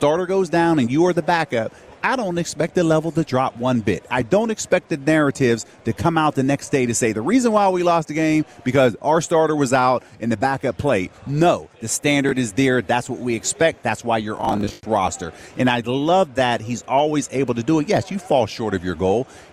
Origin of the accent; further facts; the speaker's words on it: Pittsburgh, Pennsylvania, United States; End up coming back, going to Pittsburgh, which is my hometown.